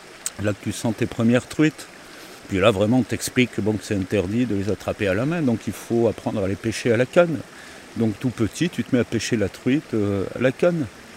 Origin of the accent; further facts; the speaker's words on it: Saint-Nazaire-le-Désert, Auvergne-Rhône-Alpes, France; Moi, j'ai grandi avec un ancrage à Saint-Nazaire-le-Désert, donc déjà les pieds dans les rivières et les ruisseaux.